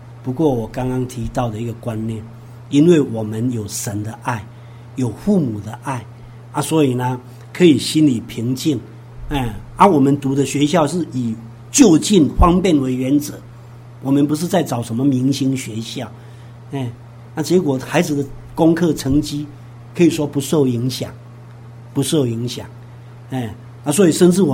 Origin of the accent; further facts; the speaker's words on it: Chiayi, Taiwan; 已经在外面这样的，差不多搬了十几次家了，哦，所以我们就要回去我们的故乡嘉义。所以我老大国小毕业，我们就回嘉义。那我那时候还留在板桥一年的时间